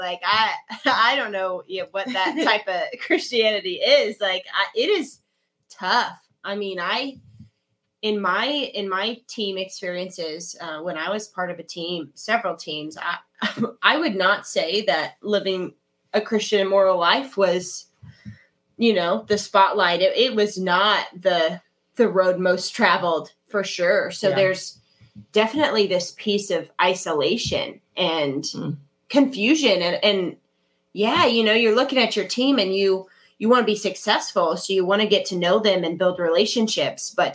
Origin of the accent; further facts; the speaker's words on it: Kansas, United States; So, yes, I am from Kansas.